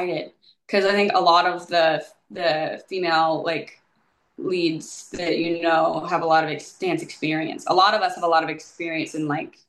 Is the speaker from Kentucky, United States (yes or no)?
no; Kansas City, Missouri, United States; So I knew that my hometown, Kansas City, Missouri, had like a Facebook page for acting